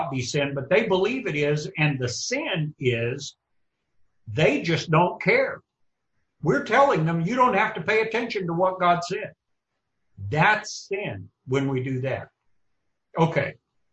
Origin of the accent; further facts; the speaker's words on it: Kentucky, United States; But I grew up in Kentucky.